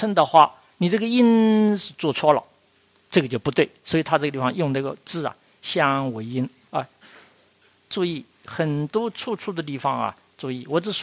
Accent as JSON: {"language": "Chinese", "country": "China", "said": "要我们中国人平常习惯的话"}